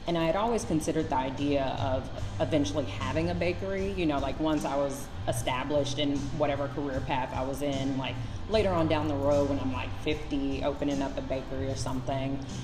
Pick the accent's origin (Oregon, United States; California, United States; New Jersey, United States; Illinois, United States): Illinois, United States; Chicago; So I'm from Chicago. I, you know, moved to Atlanta for school and then stayed there for a couple years working for a healthcare consulting firm.